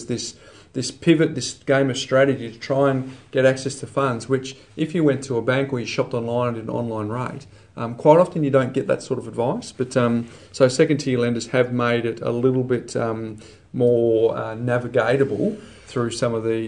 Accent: Perth, Western Australia, Australia; If you think I'm from Perth, we're sister suburb to Brisbane, where everyone typically lives in a house

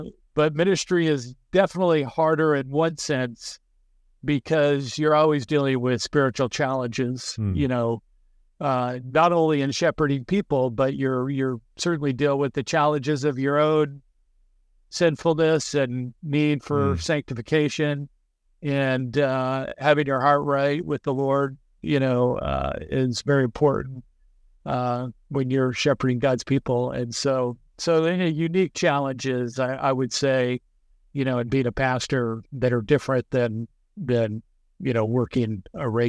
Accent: Denver, Colorado, United States; Yeah, I grew up largely in Denver, Colorado, and parents were divorced when I was young

